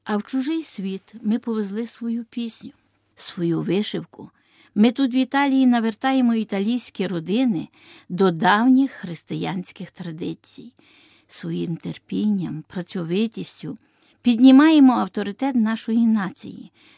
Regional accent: Sambir, Lviv Oblast, Ukraine; Є такий образ і в моєму рідному місті Самбурі.

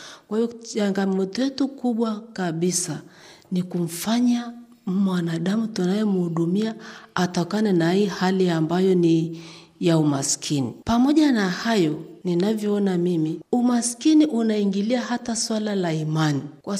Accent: Tanzania; kama Mtanzania

